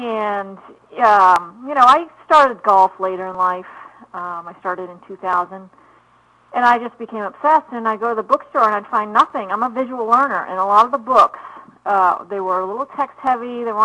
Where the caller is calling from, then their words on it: Boston, Massachusetts, United States; I am calling in from the Boston area, so quite a ways from Hawaii.